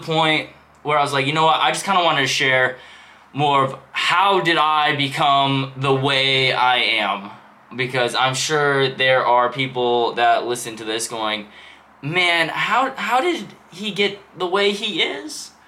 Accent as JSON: {"language": "English", "town": "Portsmouth", "region": "Virginia", "country": "United States", "tie": "born there", "said": "I was born on June 1st, 1997 in Virginia at the Naval Hospital of Portsmouth."}